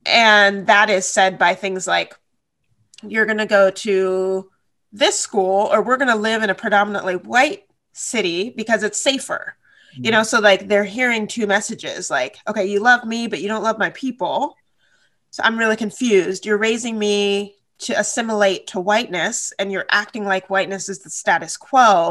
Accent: Washington, United States; also born or lived in Tennessee; I was born in Tennessee and raised in Washington State up near the Canadian border.

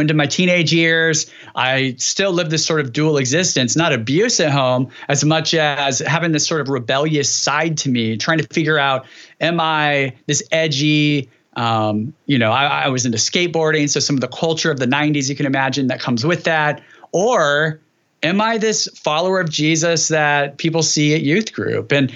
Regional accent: California, United States; So I grew up in Central California and grew up in a conservative environment for sure, a traditional evangelical Christianity.

